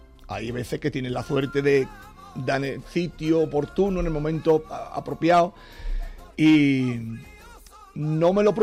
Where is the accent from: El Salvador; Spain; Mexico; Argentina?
Spain; Mairena del Aljarafe, Andalusia; now in Santiponce, Spain; Pues soy de Mairena del Jarafe, un pueblo muy cerquita de Sevilla. Lo que pasa que hay un pueblo que también le tengo muchísimo cariño, que me ha acogido con... Bueno, estoy encantado, que llevo ya prácticamente casi 14 años viviendo en él, que es Santiponce